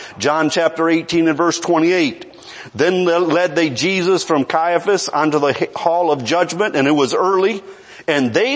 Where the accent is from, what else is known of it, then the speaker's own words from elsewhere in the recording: Texas, United States; And as you walked, as you approached them, you know, we're from Texas, you say, howdy, or howdy, how you doing